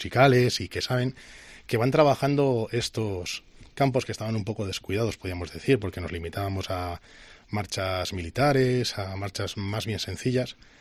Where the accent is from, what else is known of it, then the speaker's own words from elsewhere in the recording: Castile, Spain; pero como digo yo siempre, nosotros somos castellanos.